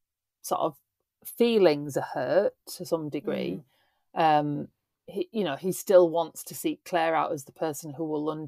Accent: England, United Kingdom; I literally just wrote, the English are bad buggers, and as an English person, I'm allowed to say that.

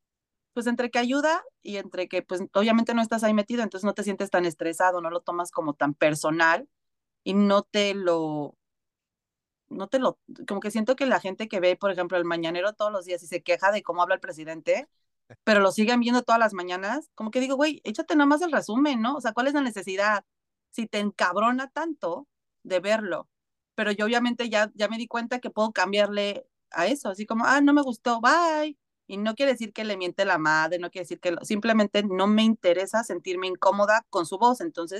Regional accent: Mexico; moved away; Oigan, paisanos, yo ya me salí de México y veo cómo viven otras personas

